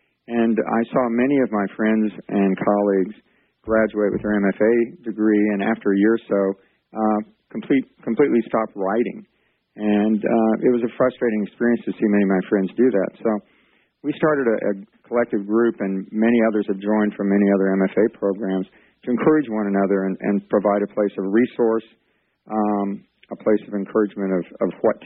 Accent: New Mexico, United States; also born or lived in Midwest / Canada / Chicago; I was born in the Midwest and grew up in New Mexico. I have lived several other places, including Canada, for about a year.

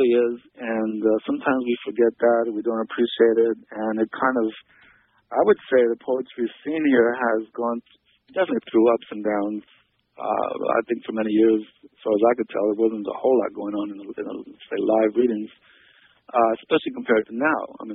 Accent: California, United States; born there; And but I was born down in Vandenberg Air Force Base.

